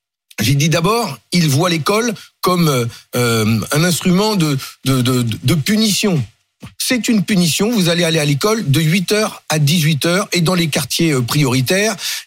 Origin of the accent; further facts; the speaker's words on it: Grande-Synthe, Hauts-de-France, France; Ce qui se passe chez moi dans le Nord, à Grande-Synthe, est effroyable.